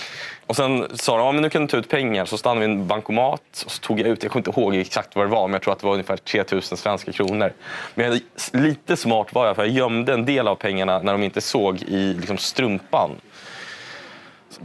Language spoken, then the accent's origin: Swedish; Stockholm, Stockholm County, Sweden; Jag växte upp då i Lappkärsberget bredvid universitetet här i Stockholm.